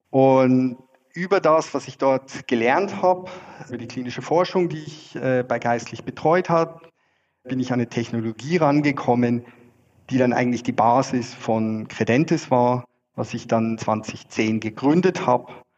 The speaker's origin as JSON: {"language": "German", "town": "Freising", "region": "Bavaria", "country": "Germany", "tie": "born or raised there", "also_born_or_lived": "Scotland", "moved": "as an adult", "lives_now": "Zurich, Switzerland", "said": "Ich komme ursprünglich aus Freising, in der Nähe von München. Bin dort aufgewachsen und bin dann zum Studium nach Schottland. Ich habe Chemie in Schottland studiert und bin dann nach meinem Chemiestudium zur Dissertation an die ETH nach Zürich. Habe mich in die Schweiz verliebt"}